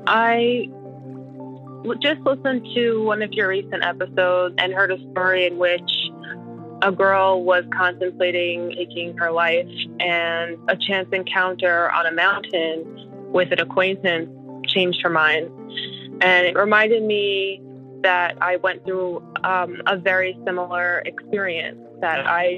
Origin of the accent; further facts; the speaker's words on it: East Coast, United States; Again, I'm from the East Coast. I have no experience with pelicans.